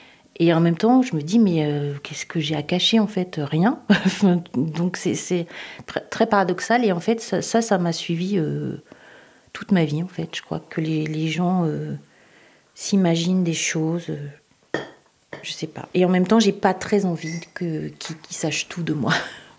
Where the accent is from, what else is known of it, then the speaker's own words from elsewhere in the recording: Tours, Centre-Val de Loire, France; J'ai 54, bientôt 55 ans. J'habite à Tours. Je suis originaire de Tours.